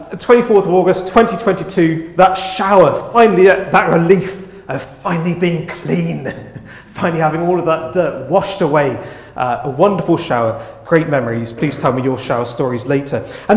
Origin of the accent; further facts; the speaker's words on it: United Kingdom; Being British, I imagine there was a nice orderly queue of people queuing up